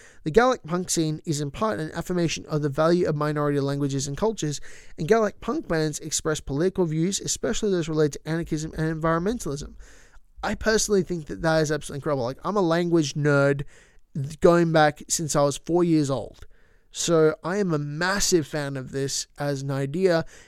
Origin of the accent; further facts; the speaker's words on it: Melbourne, Victoria, Australia; they're from Sydney and I'm from Melbourne, so there's a bit of a rivalry